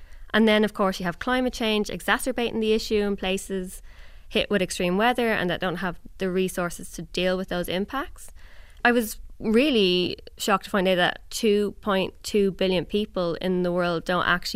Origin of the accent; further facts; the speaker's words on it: Ireland; So I grew up in Ireland, so it's an island. It rains almost every day.